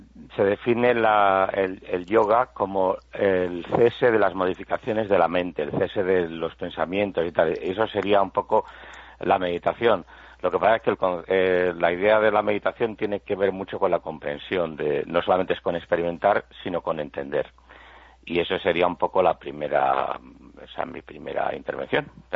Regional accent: Madrid, Community of Madrid, Spain; No, yo no soy técnico, yo soy de Madrid, no soy técnico.

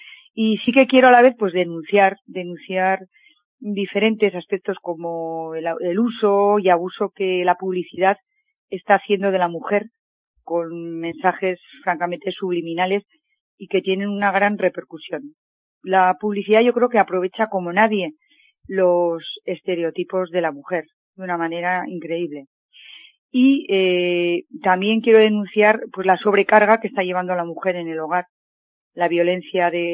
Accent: Navarre, Spain; estamos en Navarra. Y hasta que no se declare aquí la independencia, pues de momento soy navarra.

